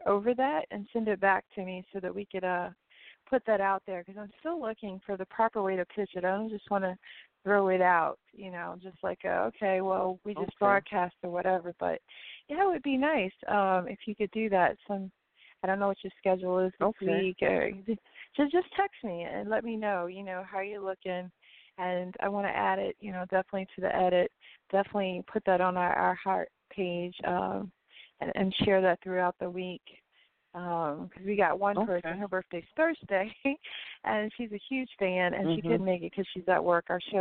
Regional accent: Coconut Grove, Florida, United States; born and raised in Coconut Grove. I say the old Coconut Grove because the new one, I don't really know it much.

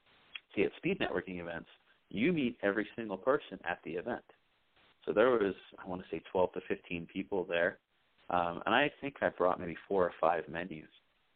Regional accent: England, United Kingdom; I was raised in England. I'm going to the World Cup in Brazil as an England fan.

